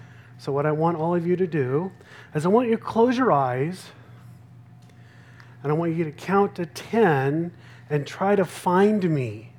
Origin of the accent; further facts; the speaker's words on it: Pasco, Washington, United States; now in Portland, United States; If you said I'm from Pasco, Washington, you would be correct, because that's where I grew up. That's my hometown, is Pasco, Washington.